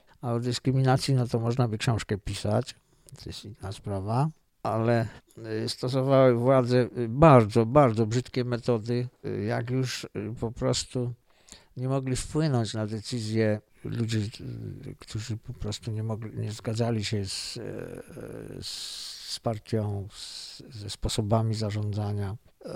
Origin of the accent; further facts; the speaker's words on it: Silesian Voivodeship, Poland; Dlatego, że byłem Ślązakiem, nie dlatego, że nie miałem kwalifikacji po prostu.